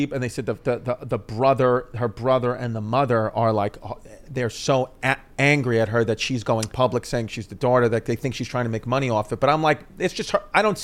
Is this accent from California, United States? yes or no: no; Queens, New York, United States; But that's why I grew up in Queens. You would go to Long Island and all that.